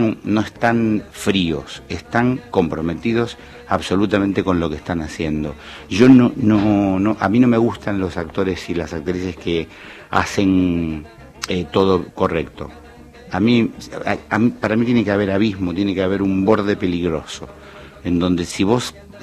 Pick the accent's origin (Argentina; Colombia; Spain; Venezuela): Argentina; Buenos Aires; born there; yo nací en Villa Crespo